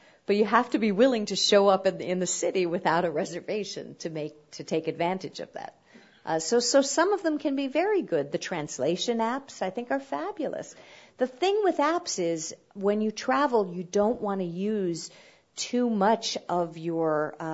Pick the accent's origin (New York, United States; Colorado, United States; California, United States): New York, United States; New York City; I wrote the Easy Guide to New York City. So I had a fun time re-exploring my hometown